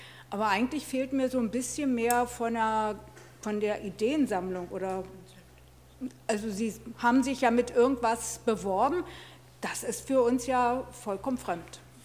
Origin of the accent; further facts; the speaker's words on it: Saxony-Anhalt, Germany; in meiner Heimatstadt war in diesem Jahr der Sachsen-Anhalt-Tag.